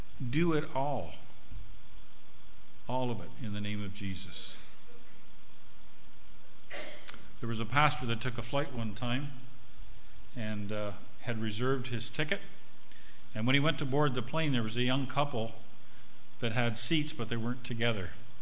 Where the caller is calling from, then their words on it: Canada; I'm calling from Canada." He said, I thought that it sounded like a Canadian accent.